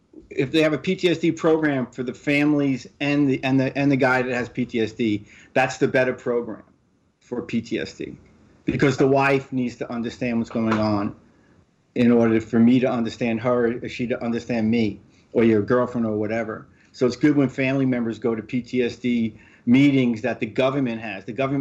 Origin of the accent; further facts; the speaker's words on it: New York, United States; I'm from New York. You know, my father was from Bensonhurst, my mom from Queens and Corona. So I stripped up upbringing, Italian-American upbringing. We had a pizzeria, so.